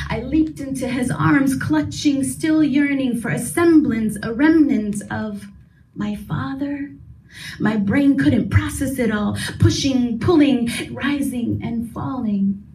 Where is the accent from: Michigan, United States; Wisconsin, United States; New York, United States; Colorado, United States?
Michigan, United States; Dearborn; I grew up here in Dearborn, Michigan. It's a city that boasts the largest concentration of Arab Americans in the U.S.